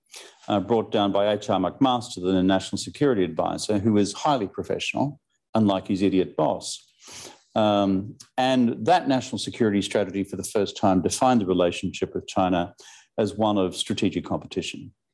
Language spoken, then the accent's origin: English; Australia; But no, I'm an eternal optimist because I'm an Australian.